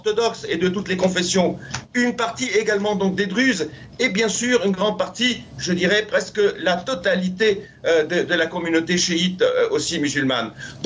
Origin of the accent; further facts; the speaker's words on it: Lebanon; Nous respectons, en tant que Libanais